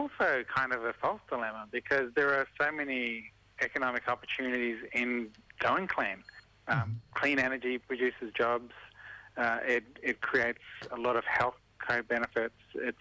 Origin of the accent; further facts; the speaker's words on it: Queensland, Australia; I'm a Queenslander